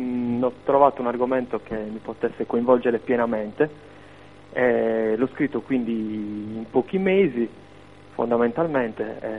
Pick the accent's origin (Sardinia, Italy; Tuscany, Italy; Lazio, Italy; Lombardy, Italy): Sardinia, Italy; Cagliari; Ho 34 anni, sono di Cagliari